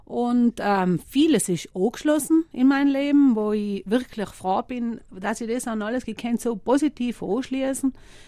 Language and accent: German; Lana, Trentino-Alto Adige, Italy; Nein, ich bin in Lana. Aufgewachsen und bin im Sommer frisch mit Oma nach Hafling